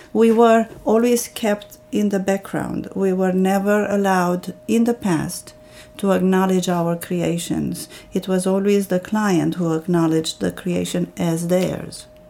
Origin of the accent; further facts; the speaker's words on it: Romania; English is a second language; I always say, I am from Romania, but I am of Armenian descent.